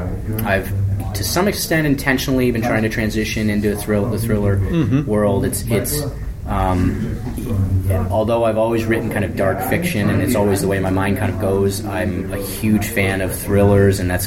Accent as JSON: {"language": "English", "region": "Maine", "country": "United States", "tie": "born or raised there", "said": "I'd listen to records and write and read, I grew up in Maine. It was a pretty quiet existence in a lot of ways."}